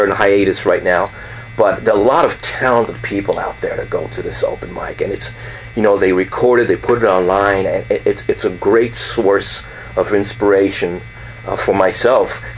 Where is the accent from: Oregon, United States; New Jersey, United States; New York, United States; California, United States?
New York, United States; We all were born and raised in New York, and we used to hang out together when we were kids.